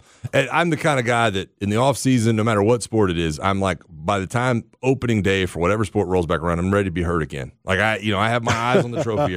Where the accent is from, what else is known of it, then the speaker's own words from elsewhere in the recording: Florida, United States; A lot of good things going on down there, and I was from Florida.